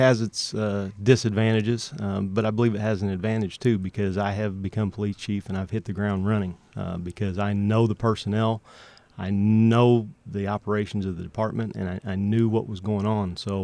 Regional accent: Illinois, United States; I grew up in Franklin County, and then when I got the job in Heron, I moved

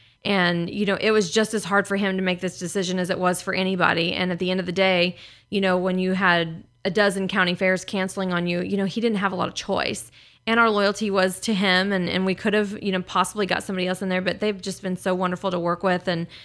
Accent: United States; that's why we're American and we can do that.

